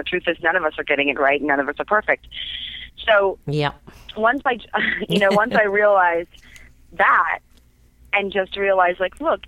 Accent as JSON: {"language": "English", "country": "United States", "said": "especially Americans. I mean, I'm an American."}